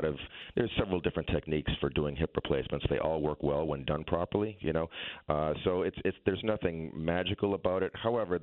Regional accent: Massachusetts, United States; now in Connecticut, United States; No, I grew up in Massachusetts, and then my wife said, "This is where we're moving," and that's how it happened.

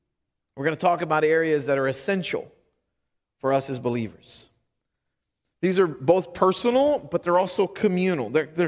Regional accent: Louisiana, United States; I'm from Louisiana. Fall lasts for 30 minutes.

